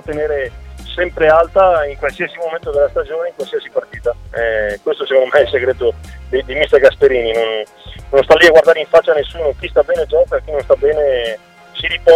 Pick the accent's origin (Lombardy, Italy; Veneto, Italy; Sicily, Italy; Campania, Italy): Veneto, Italy; Padua; Io da buon padovano, da buon tifoso del Padova